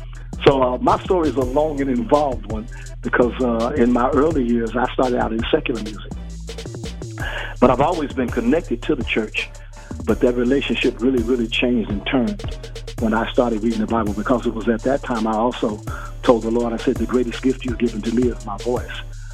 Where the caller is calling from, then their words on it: Chicago, Illinois, United States; I'm calling you from Chicago, Illinois.